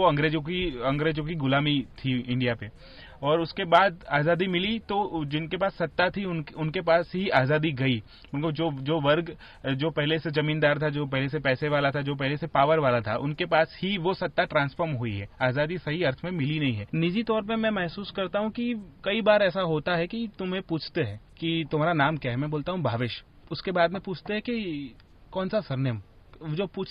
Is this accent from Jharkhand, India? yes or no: no; Gujarat, India; गुजरात का खेड़ा जिला मेरा वतन है।